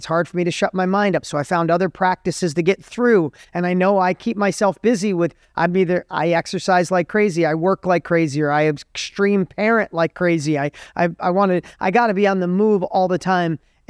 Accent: New York, United States; Like, I grew up in New York. I grew up an hour out of the city.

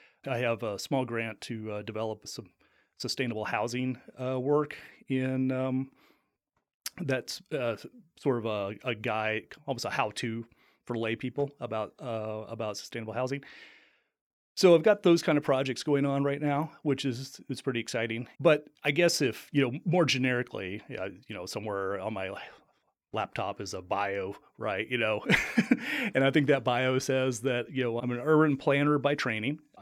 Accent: Lexington, Kentucky, United States; I came back to Lexington. When I say come back, actually, I grew up here in Kentucky, and I went to the University of Kentucky for undergrad

